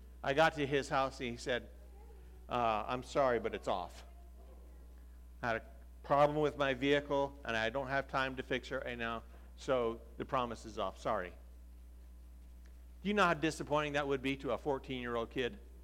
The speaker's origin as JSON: {"language": "English", "region": "Washington", "country": "United States", "tie": "born or raised there", "said": "I grew up in Western Washington State, that is, not D.C. I grew up in Western Washington"}